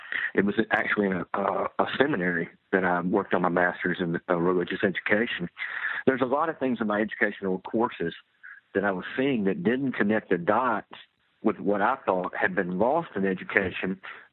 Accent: Buzzards Roost, Arkansas, United States; a lot of people love to hear the fact that I'm from Buzzards Roost, Arkansas.

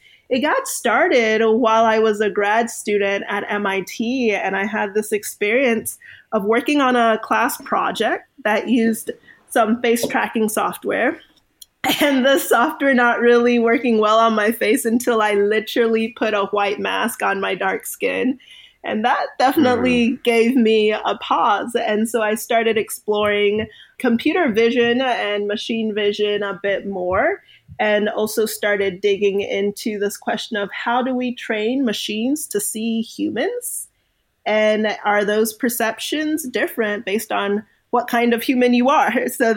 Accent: Oxford, Mississippi, United States; when people hear I grew up in Oxford, Mississippi, I'm not sure what mental image is created

